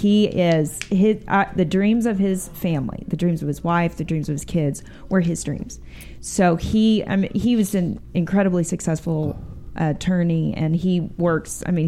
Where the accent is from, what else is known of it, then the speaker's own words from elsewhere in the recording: United States; accent: American; You don't need to have an American accent, and my American accent was very thick in French.